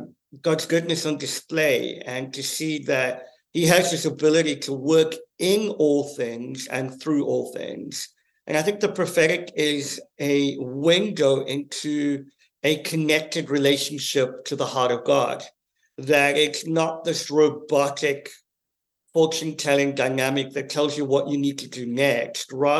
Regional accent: Cape Town, Western Cape, South Africa; now in United Kingdom; I grew up in South Africa, born in Cape Town. And God, through his incredible way that he always does, led me to the UK

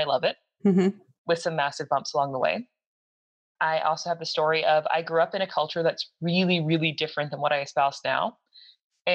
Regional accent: United States; now in United Kingdom; since we were living in the UK at the time, I'm American, he was Chinese, we were living in the UK.

